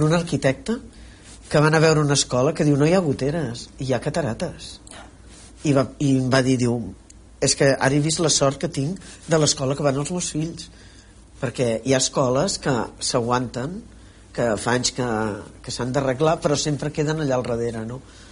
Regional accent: Catalonia, Spain; el Baix Penedès és la meva comarca

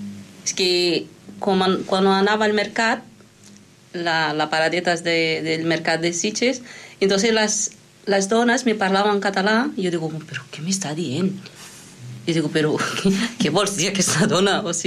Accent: Amazonas, Brazil; Catalan is a second language; moved away as an adult; now in Barcelona, Spain; Jo sóc de Brasil, de l'Amazònia, i vaig arribar a Barcelona fa 23 anys.

